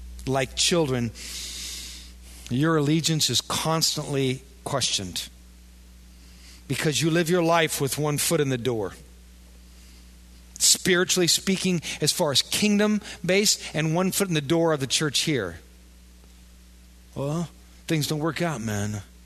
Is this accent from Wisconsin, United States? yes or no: yes; Wisconsin, United States; I mean, we're from Wisconsin. We love milk, right?